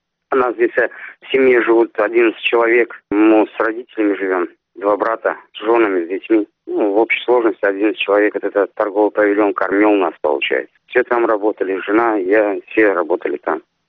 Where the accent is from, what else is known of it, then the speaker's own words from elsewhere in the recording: Crimea, Ukraine; я из Крыма уеду, это моя родина, я отсюда никуда не уеду.